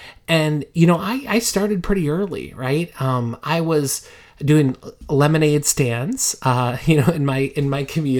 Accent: Minnesota, United States; You know, I was a kid and I grew up in Minnesota. So actually, I still live in Minnesota.

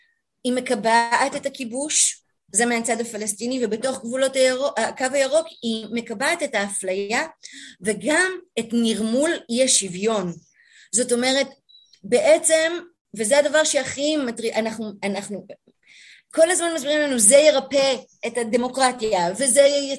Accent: Jerusalem, Jerusalem District, Israel; גם אני גדלתי בתוך ירושלים שבה להורים שלי היו לא מעט חברים גם ממזרח העיר

